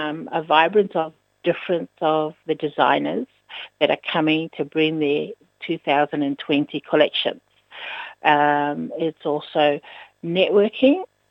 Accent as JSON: {"language": "English", "country": "New Zealand", "tie": "born or raised there", "also_born_or_lived": "Samoa / Japan", "moved": "yes", "lives_now": "Sydney, Australia", "said": "Yeah, so I'm mainly from, born and bred in New Zealand, lived over in Samoa 5 years, and then another off and on 3 years in Japan, and then moved out here to Sydney, Australia. So I've been here for about 37 years."}